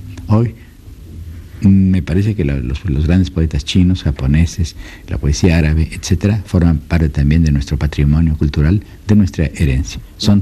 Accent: Mexico; En primer lugar, que a mi origen mismo, ¿no? Soy mexicano

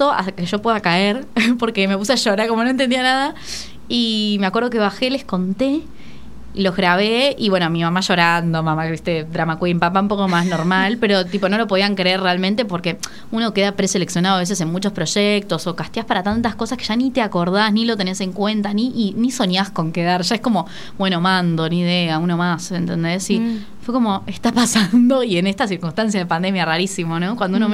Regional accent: Devoto, Buenos Aires, Argentina; Yo soy de Devoto, o sea, nunca había ido ahí, siempre por Capital, ¿viste?

